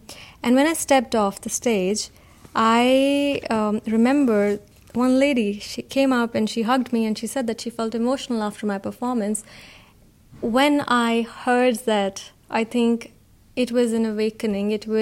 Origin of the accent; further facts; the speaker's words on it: Punjab, India; I come from Punjab, which is a state in India, and Punjab means the land of five rivers.